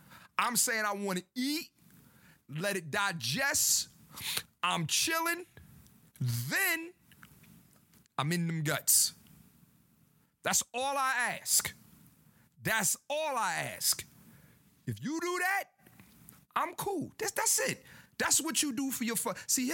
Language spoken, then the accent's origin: English; Philadelphia, Pennsylvania, United States; I'm born June 20th, 1987. I'm from Philly.